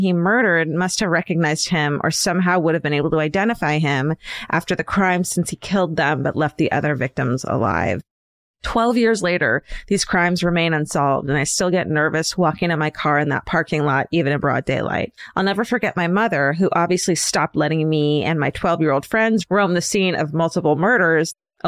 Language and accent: English; Boca Raton, Florida, United States; I grew up in Boca Raton, Florida, which is best known for being where your Jewish friends' grandparents live.